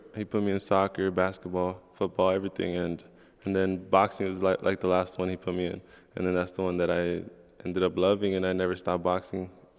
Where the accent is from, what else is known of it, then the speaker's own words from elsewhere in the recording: California, United States; it was tough growing up in South Central.